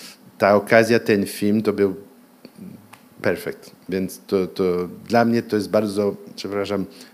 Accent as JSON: {"language": "Polish", "country": "Canada", "tie": "born there", "second_language": "Polish", "said": "jestem urodzony w Kanadzie, ale rodzice obydwoje z Polski pochodzą"}